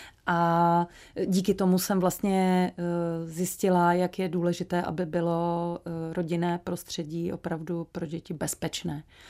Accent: Central Bohemian Region, Czechia; protože jsem ze Středočeského kraje

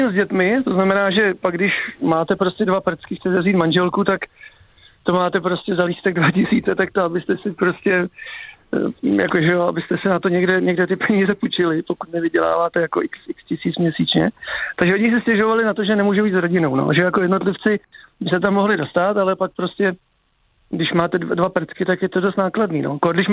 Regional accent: Pardubice, Pardubice Region, Czechia; i když jsem Pardubák

